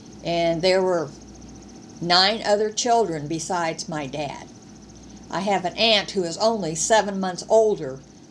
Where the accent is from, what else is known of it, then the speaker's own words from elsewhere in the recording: Monticello, United States; born there; And I was born to them on February the 29th. 1936, in a little house, farmhouse southeast of Monticello, around 4 miles